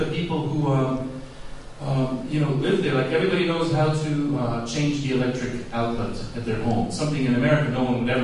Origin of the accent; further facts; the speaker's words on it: Lithuania; I want to say I'm from Lithuania, and in the Soviet era, it was very much the policy that people be able to do things at home.